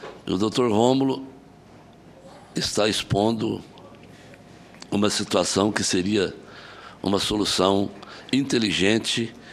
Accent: Minas Gerais, Brazil; Nós que nascemos ali na Serra da Canastra, nós que somos filhos, netos e bisnetos de canastreiros

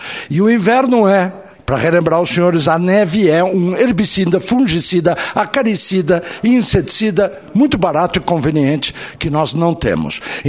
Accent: Brazil; Somos do Brasil.

